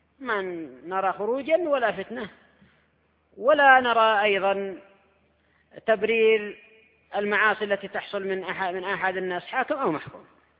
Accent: Yemen; ولا سيما عندنا في اليمن ثورة فاشلة

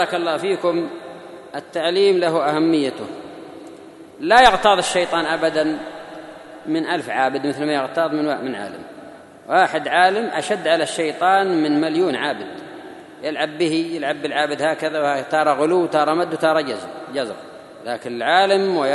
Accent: Yemen; خاصة عندنا في اليمن ما يقولون سيدي

